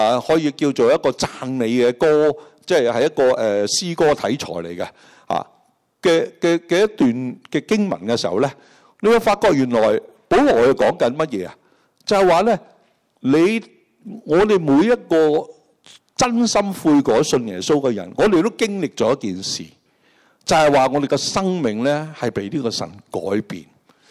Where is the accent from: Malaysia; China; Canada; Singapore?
China; 我系中国人，我信关二哥嗰啲几叻啊